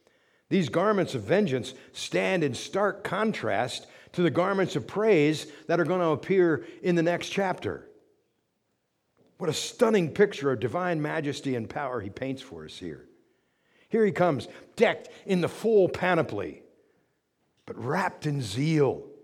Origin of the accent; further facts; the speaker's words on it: Pennsylvania, United States; Even meek little Cocalico Creek that calmly meanders through my hometown became a dangerous gush of water and debris.